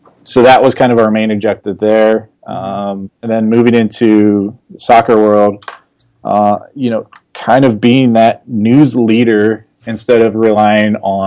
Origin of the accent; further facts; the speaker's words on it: Ohio, United States; now in Portland, United States; I'm originally from Ohio. I grew up in a small town, always played sports my whole life